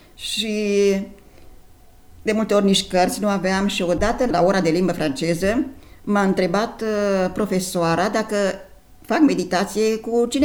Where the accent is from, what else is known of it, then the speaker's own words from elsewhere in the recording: Ciocănești, Romania; born there; Într-un sat, drag mie, satul Ciocănești, comuna Văleni, Călinești. Am fost 4 surori.